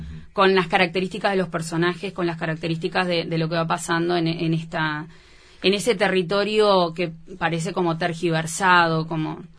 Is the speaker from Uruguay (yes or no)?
yes; Mendoza Grande, Florida, Uruguay; Yo soy de Florida, soy de Mendoza Grande